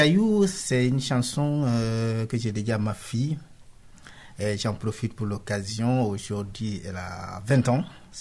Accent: Senegal; moved away as an adult; Moi, je suis parti du Sénégal parce qu'il fallait partir.

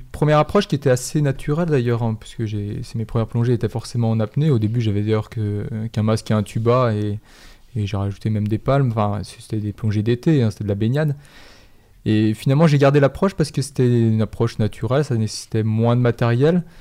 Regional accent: Annecy, Auvergne-Rhône-Alpes, France; born there; Je suis né à Annecy, donc au bord du lac.

